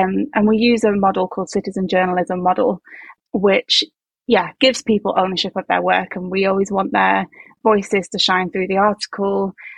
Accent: Austria; also born or lived in United Kingdom; I come from two different cultures. So I'm Austrian and I'm British.

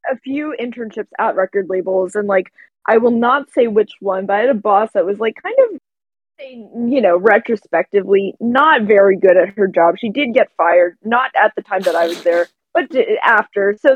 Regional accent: New Jersey, United States; moved away as an adult; also born or lived in Wyoming; because I grew up in New Jersey. Like, I spent my whole childhood there, and then, like, when I was 19, like, in the middle of college, my parents were like, we're moving to Wyoming!

